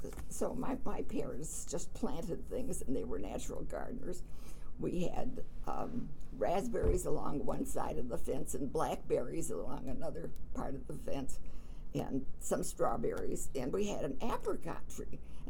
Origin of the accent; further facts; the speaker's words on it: United States; born there; My dear, I was born in the United States.